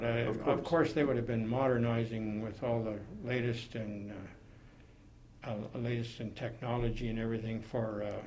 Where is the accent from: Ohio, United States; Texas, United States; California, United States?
California, United States; Kern River; because I grew up in Kern River